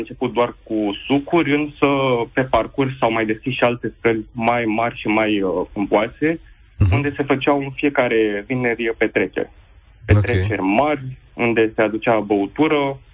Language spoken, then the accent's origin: Romanian; Tulcea, Tulcea County, Romania; now in Bucharest, Romania; Sunt din Tulcea, acum studiez în București.